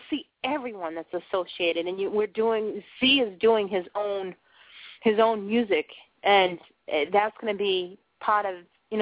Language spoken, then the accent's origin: English; Boston, Massachusetts, United States; I found out, you know, companies, I was from Boston, and, you know, just getting into, you know, dinner theater